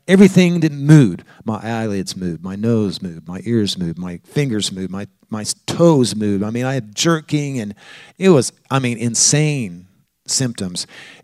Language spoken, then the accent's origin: English; Oklahoma, United States; I'm from Oklahoma. I have a lot of Native American friends.